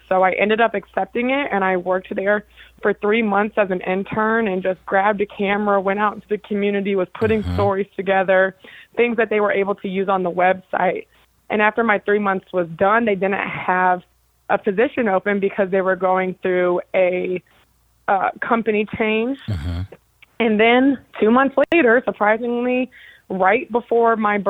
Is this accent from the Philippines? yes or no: no; St. Louis, Missouri, United States; I'm from St. Louis, you know, and a lot of these people who watch our station, they know me. They've watched me grow up